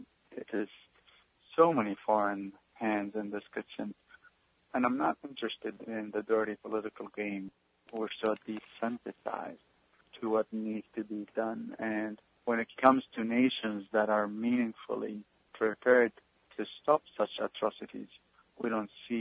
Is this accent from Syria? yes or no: yes; Damascus, Damascus Governorate, Syria; I come from Damascus, which is the oldest city, continually inhabited city in the world